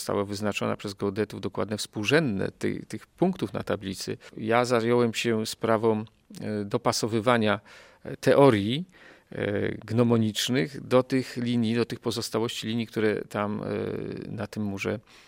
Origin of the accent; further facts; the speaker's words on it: Toruń, Kuyavian-Pomeranian Voivodeship, Poland; now in Olsztyn, Poland; bowiem ja nie byłem wówczas mieszkańcem Olsztyna, ja pochodzę z Torunia.